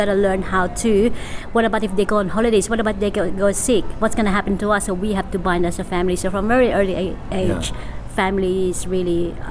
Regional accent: Central Luzon, Philippines; Okay, I'm from Luzon, which is called Tarlac. That's the actual, you would say that's the region.

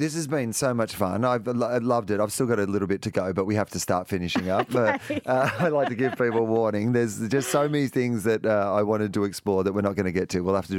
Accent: Australia; Small steps as an Australian.

